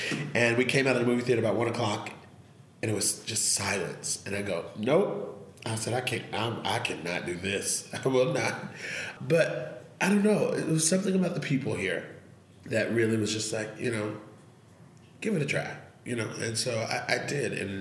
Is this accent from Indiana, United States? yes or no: no; Long Island, New York, United States; moved away as an adult; now in Iowa, United States; So I'm from Long Island, and my senior year of high school, I said, I refuse to go to school in New York. I was like, I've been here all my life.